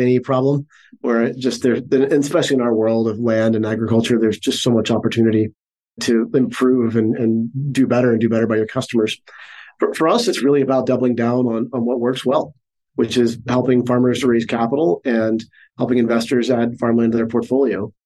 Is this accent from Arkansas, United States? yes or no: yes; Arkansas, United States; Yeah, we're from Arkansas. We specifically don't like Alabama.